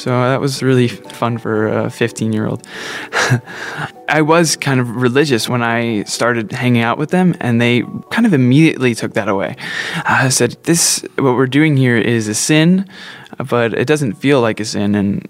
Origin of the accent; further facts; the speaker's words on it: New Jersey, United States; Growing up in New Jersey, I was a late bloomer, or a little pussy, as they used to call me in school.